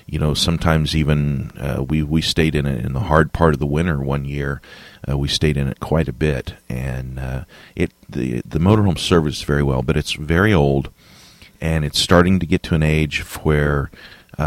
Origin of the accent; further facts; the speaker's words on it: California, United States; born there; you know, I was born in California. I lived a lot of years in California.